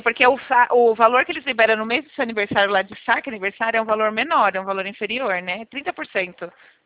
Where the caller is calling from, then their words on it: Americana, São Paulo, Brazil; Aqui a gente fala de Americana.